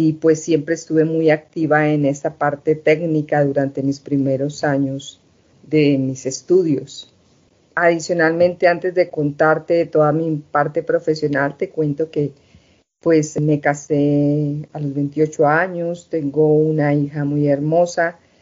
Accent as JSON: {"language": "Spanish", "town": "Duitama", "region": "Boyacá", "country": "Colombia", "tie": "born there", "said": "soy nacida en Duitama, Boyacá, de origen boyacense, con una herencia ancestral totalmente muisca"}